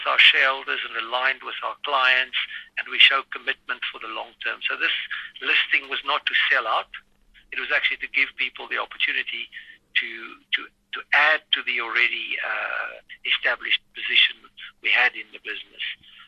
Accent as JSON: {"language": "English", "country": "South Africa", "lives_now": "London, United Kingdom", "said": "I'm a South African who've been trying to get home, but it's not been possible for a while. Here in London, in the UK"}